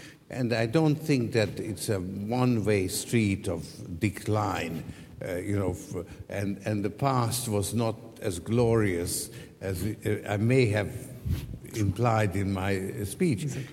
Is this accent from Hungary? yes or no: yes; Hungary; now in United States; I came from Hungary